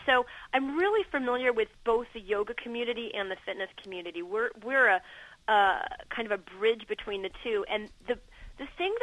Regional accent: New Orleans, Louisiana, United States; I'm a little Jew girl from the South.

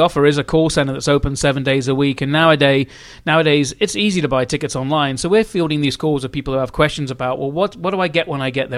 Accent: United Kingdom; moved away as an adult; now in United States; So I'm originally from England. My my mum was American. She moved to England and married and stayed. And I had two passports growing up and finished college in England and moved over here and never went home.

